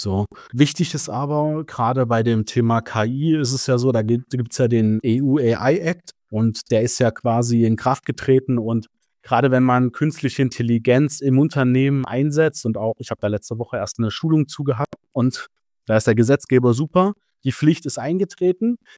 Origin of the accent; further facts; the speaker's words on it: Saxony-Anhalt, Germany; ich komme aus Sachsen-Anhalt, das ist sehr in der Nähe, also 30 Kilometer von Leipzig entfernt.